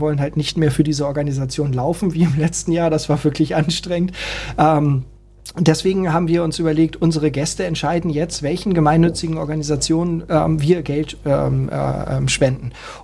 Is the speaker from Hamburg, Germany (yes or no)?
yes; Hamburg, Germany; Freunde, mal ernsthaft, wir sind Hamburger.